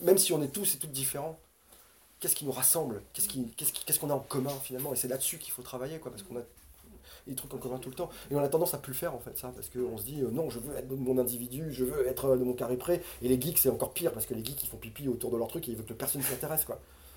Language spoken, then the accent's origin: French; Marseille, Provence-Alpes-Côte d'Azur, France; born there; Moi, je suis né à Marseille. Moi, je suis né à Marseille.